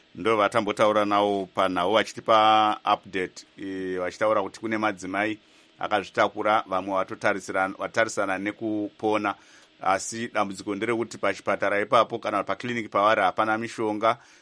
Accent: Harare, Zimbabwe; I'm from Harare, but she's from Rewa.

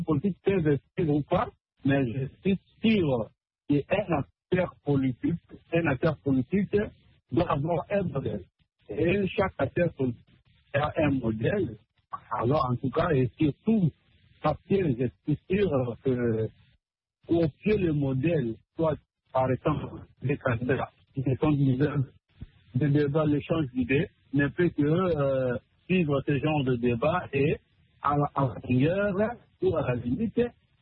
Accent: DR Congo; surtout chez nous au Congo, nous souhaitons.

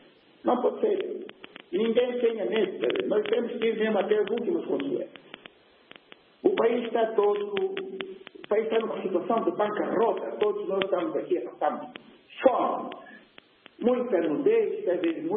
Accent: Angola; Nós somos angolanos

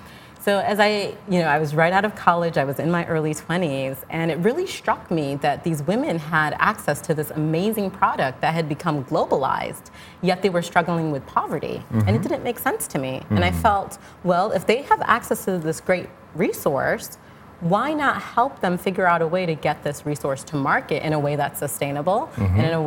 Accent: New York, United States; also born or lived in Tamale, Ghana; I was born in Tamale in northern Ghana, in upstate New York outside of Syracuse.

